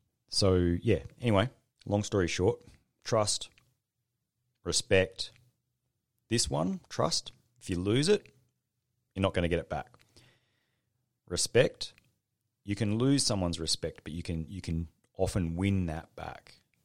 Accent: Australia; And because we're scared to have them as an Australian culture, then what quite often happens is we don't ever get that trust back

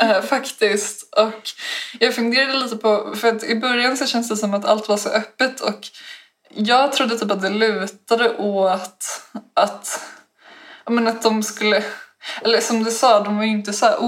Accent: Stockholm, Stockholm County, Sweden; jag kommer från Stockholm.

